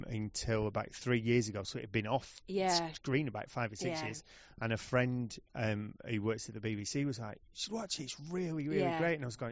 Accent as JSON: {"language": "English", "town": "Oldham", "region": "North West England", "country": "United Kingdom", "said": "I'm from Oldham and they all sound like me in Oldham."}